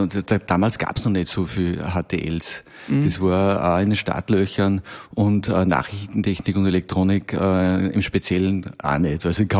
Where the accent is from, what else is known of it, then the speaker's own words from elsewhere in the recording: Braunau am Inn, Upper Austria, Austria; born there; now in Wels, Austria; Ende der 90er Jahre nach Linz gegangen, bin gebürtiger Braunauer und bin nach Linz gegangen, und das hat mir extrem gut getaugt. Der Liebe wegen dann nach Wels.